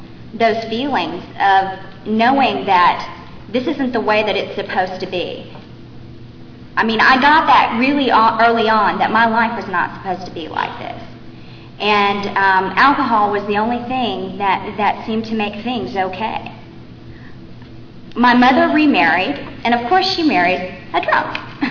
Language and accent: English; Houston, Texas, United States; born there; I was born in Houston, Texas, which is a wonderful place.